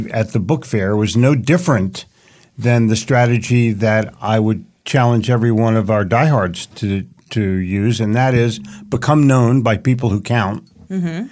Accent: Philadelphia, Pennsylvania, United States; We have just completed an amazing show in Philadelphia and my hometown where I had food.

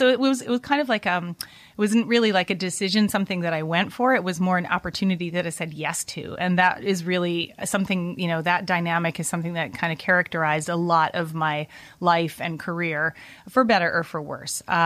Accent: Vancouver, British Columbia, Canada; So I was growing up in Vancouver, Canada.

